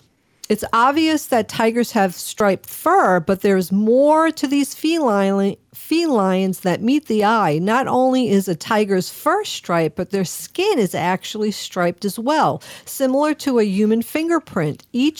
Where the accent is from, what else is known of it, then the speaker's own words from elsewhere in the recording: New York, United States; accent: New York; you always make fun of my New York accent, but we know that people from different areas of the United States, and even like from being from New York, I was from Long Island.